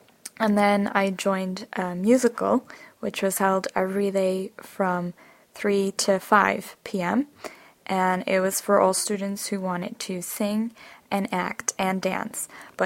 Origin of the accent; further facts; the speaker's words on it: Belgium; English is a second language; I'm from Belgium, and a few years ago I was a foreign exchange student in Michigan, which is in the United States.